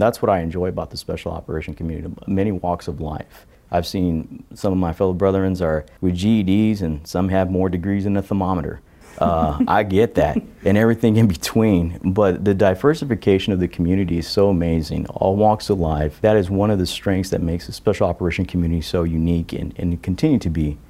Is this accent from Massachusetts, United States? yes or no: no; Texas, United States; I'm originally from South Texas.